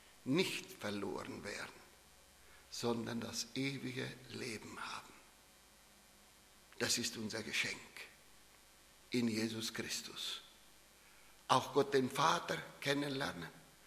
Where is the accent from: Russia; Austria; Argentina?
Argentina; German is a second language; Also ich komme von Argentinien. Ich bin Argentinier, ich bin kein Deutscher. Ich spreche doch irgendwie Deutsch, ihr versteht mich.